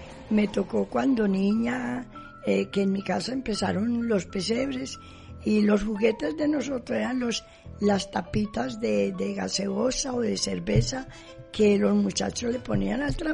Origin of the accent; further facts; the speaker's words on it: Ituango, Antioquia, Colombia; born there; Yo soy de Ituango, me trajeron a los dos meses de allá. Yo soy muy citadina, pero no olvido mis raíces que quedaron allá.